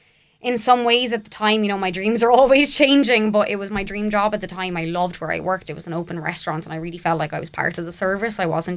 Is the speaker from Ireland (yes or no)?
yes; Waterford, Munster, Ireland; there's something really special about growing up in Ireland. And I always took Ireland and specifically Waterford for granted because I was young and I didn't really know how to appreciate what I had back home.